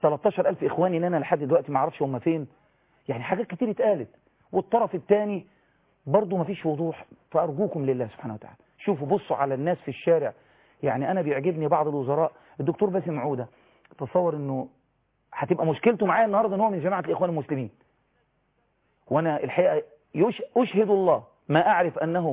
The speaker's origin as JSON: {"language": "Arabic", "country": "Egypt", "said": "يعني هو مش المفروض كمصريين نعمل كده؟"}